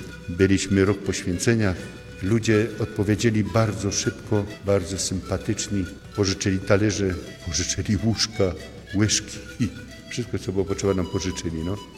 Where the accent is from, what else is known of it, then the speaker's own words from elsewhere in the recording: Katowice, Silesian Voivodeship, Poland; moved away as an adult; now in Bolivia; On z Chorzowa, ja z Katowic.